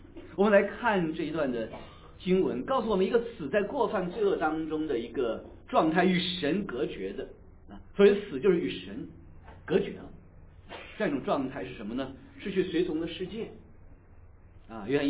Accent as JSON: {"language": "Chinese", "country": "China", "said": "我们中国人呢，好像对死这个题目有点忌讳，因为孔子是这样说的，孔子说未知生焉知死啊。"}